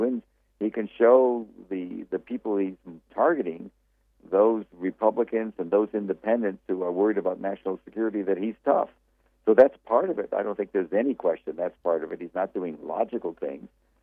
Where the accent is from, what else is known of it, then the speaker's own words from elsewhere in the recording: United States; I say this as an American Jew